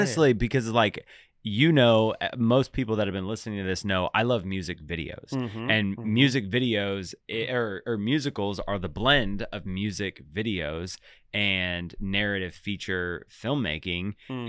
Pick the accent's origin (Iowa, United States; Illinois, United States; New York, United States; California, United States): New York, United States; now in Texas, United States; That's where my whole family's from. We're all from New York. And so my dad grew up in Long Island. And the only reason I'm in Texas is because my dad made the jump to move here right when he graduated high school.